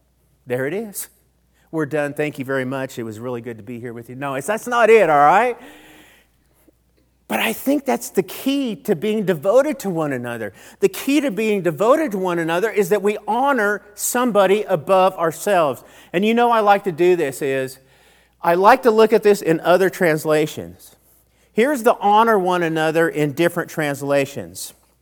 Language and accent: English; Colorado, United States; also born or lived in Texas; I came from Colorado to Odessa, Texas, and I thought that God had left me, all right?